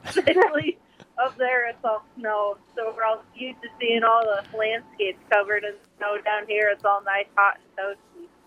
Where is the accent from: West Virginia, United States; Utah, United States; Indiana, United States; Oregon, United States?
Indiana, United States; And no, I'm from Indiana, so I don't see a whole lot of mountains. All of our, where I'm from, is all flat.